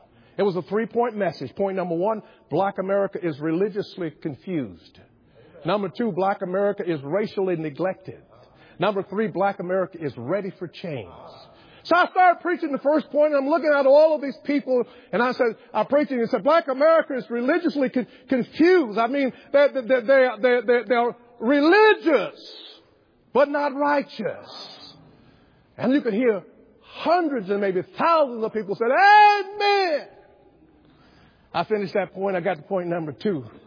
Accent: Virginia, United States; We're from Northern Virginia. We are cultured black folks.

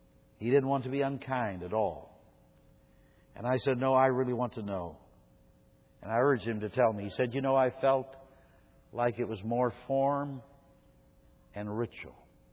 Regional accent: Berne, Indiana, United States; I'm from Bern, Indiana, and we had a little place called Hap's Place.

